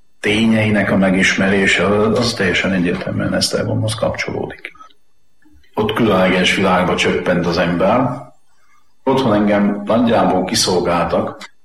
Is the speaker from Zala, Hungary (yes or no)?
yes; Zalaudvarnok, Zala, Hungary; Szülővárosom Zalaszengló, mert csak ott volt szülőotthon, de én Zalaudvarnakon nőttem föl, és azt a helyet tartom szülőfalumnak.